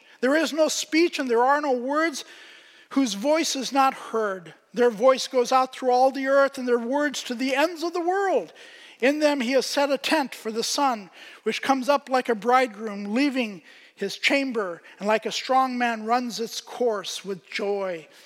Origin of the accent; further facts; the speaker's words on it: Pakistan; Now that's kind of true because I grew up in Pakistan